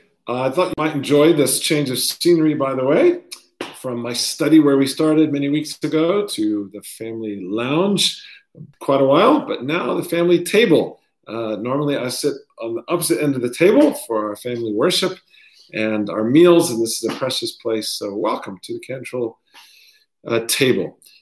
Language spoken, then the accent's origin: English; Katy, Texas, United States; now in South Africa; the home I grew up in Katy, Texas, outside of Houston